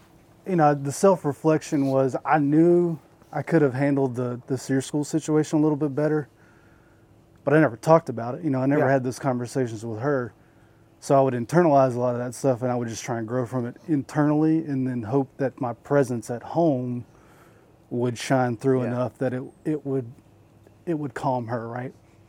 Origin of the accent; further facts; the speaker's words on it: Columbia, South Carolina, United States; because I told you I'm from Columbia, South Carolina, helped the situation